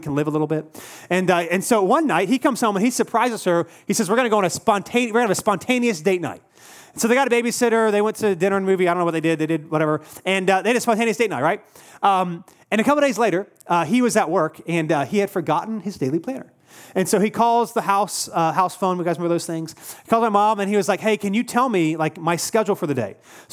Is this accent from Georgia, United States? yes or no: no; Cary, North Carolina, United States; I grew up in the Cary area. It's a little over 2 hours away. And I remember it's where my grandparents live.